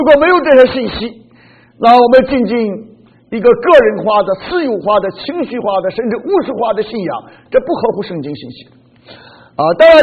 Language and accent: Chinese; China; 其实我们中国人讲写记述文的小说的时候